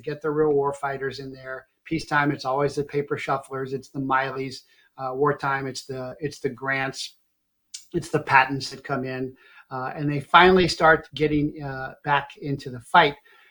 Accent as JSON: {"language": "English", "region": "Arizona", "country": "United States", "said": "And I'm like, well, I'm from Arizona. I want to go to the USS Arizona."}